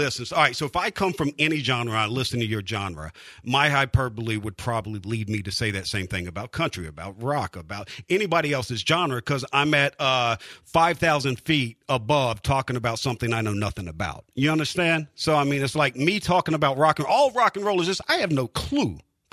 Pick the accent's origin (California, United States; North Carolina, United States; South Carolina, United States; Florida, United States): South Carolina, United States; Now, I grew up in South Carolina. My parents were country fans.